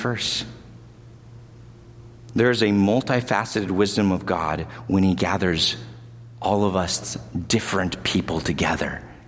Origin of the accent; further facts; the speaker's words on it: California, United States; Now, I'm from California originally, and I then never experienced fall until I got to Michigan.